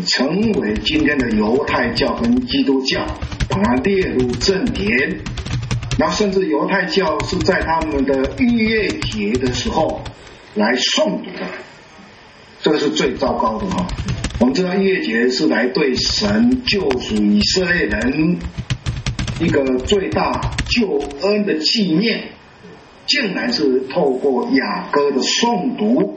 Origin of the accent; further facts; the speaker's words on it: China; 如果就我们中国人来讲，如果我们回到清朝以前的中国人的话